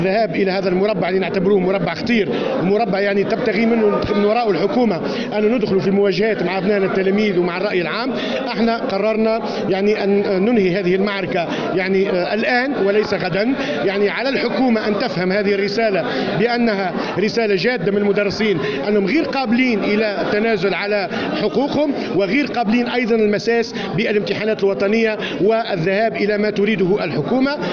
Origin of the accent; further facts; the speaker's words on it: Tunisia; نحن أبناء تونس،